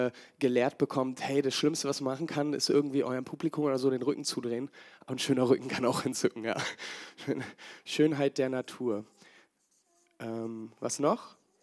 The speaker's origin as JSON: {"language": "German", "region": "Hamburg", "country": "Germany", "said": "Auch als Hamburger Deutsche, das dürfen wir."}